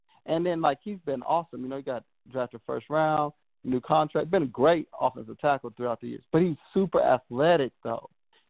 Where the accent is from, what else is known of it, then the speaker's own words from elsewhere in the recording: Arlington, Texas, United States; I grew up in Arlington, so I grew up in Texas. So, you know, everybody loved the Dallas Cowboys.